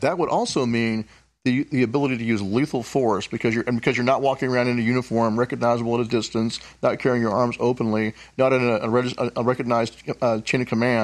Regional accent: United States; It's just, you know, being an American.

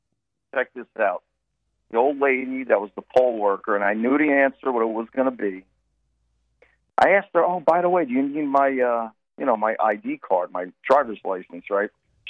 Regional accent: New Jersey, United States; Well, listen, I'm born and raised in New Jersey.

